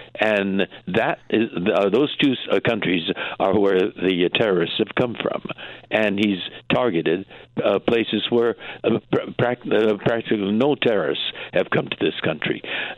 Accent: United States; We weren't the enemy, and we weren't aliens. We're American-born, educated here.

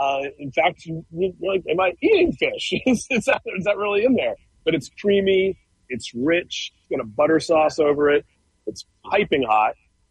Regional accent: Louisiana, United States; Cajun Bites? I'm from Louisiana. Do you know about Cajun culture? Do you know what this is?

